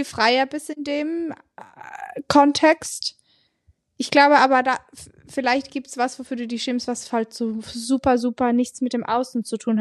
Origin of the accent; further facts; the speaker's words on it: Switzerland; Ich bin Schweizerin.